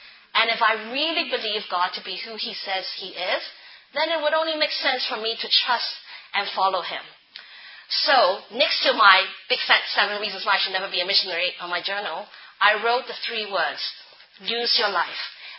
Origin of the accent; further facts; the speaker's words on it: Hong Kong; now in Republic of the Congo; I'm from Hong Kong. We're British, and we've been serving in the Republic of Congo since 2012.